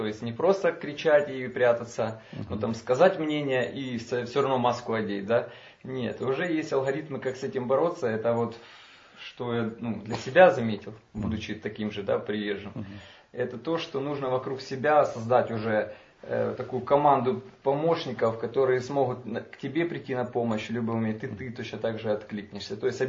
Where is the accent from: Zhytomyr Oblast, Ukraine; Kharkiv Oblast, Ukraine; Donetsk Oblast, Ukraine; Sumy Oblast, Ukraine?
Kharkiv Oblast, Ukraine; Kharkiv; Не, я из Харькова, но был в Киеве.